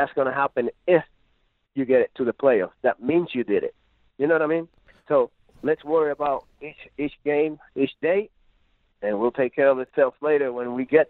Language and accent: English; Puerto Rico; The way I grew up, the way we grew up here in Puerto Rico